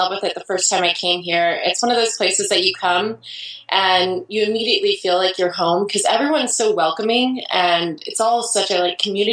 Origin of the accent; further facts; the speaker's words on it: Idaho, United States; now in Portland, United States; No, I grew up in Idaho, actually. And I moved away from Idaho, which is a one state over